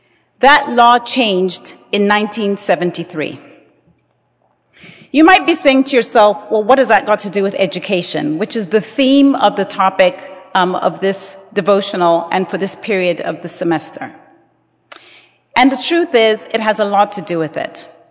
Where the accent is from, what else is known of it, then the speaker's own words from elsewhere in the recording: Zambia; born there; I was born in Zambia, and I was raised as a Presbyterian, and I'm sure you can tell I attended Catholic boarding school.